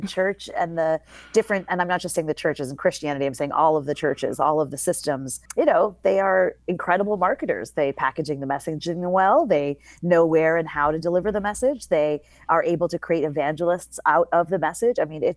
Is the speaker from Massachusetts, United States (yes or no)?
yes; Massachusetts, United States; I grew up in a suburb of Boston.